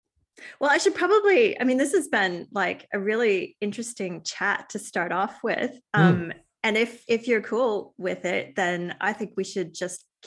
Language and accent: English; United States; now in Australia; when I go back to the States, people love my Australian accent, but when I'm here, Australians are like, you're so American.